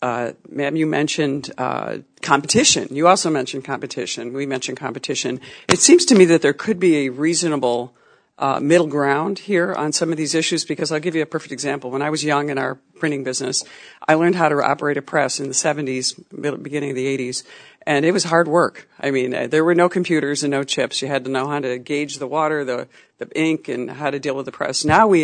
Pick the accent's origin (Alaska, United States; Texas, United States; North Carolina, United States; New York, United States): New York, United States; So I'm from New York State, and even as a lawyer